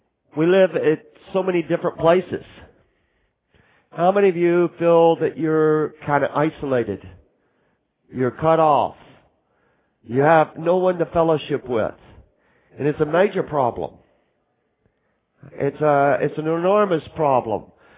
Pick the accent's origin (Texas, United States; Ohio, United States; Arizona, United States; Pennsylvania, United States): Texas, United States; I'm from Texas, we can get away with it